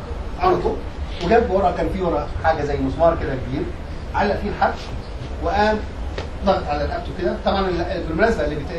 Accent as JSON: {"language": "Arabic", "country": "Egypt", "said": "في عندنا في مصر كوبري كده"}